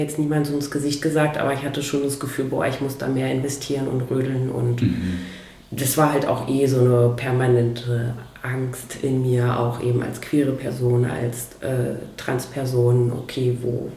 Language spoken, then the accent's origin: German; Fürstenwalde, Brandenburg, Germany; now in Berlin, Germany; wie ich damals angekommen bin aus Fürstenwalde in Berlin